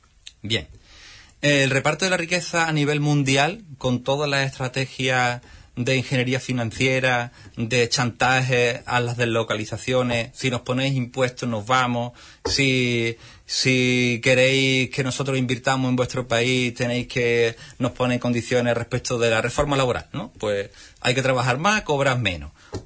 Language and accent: Spanish; Málaga, Andalusia, Spain; now in Huelva, Spain; Yo mismo vivo en Huelva desde 5 años, pero soy malagueño.